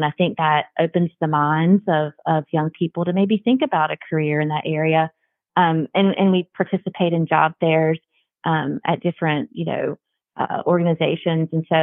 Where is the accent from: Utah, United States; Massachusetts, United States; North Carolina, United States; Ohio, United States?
North Carolina, United States; Born and raised in North Carolina, that's not normal. You know, most folks in the state are Tar Heel fans, but I'm a big Duke fan.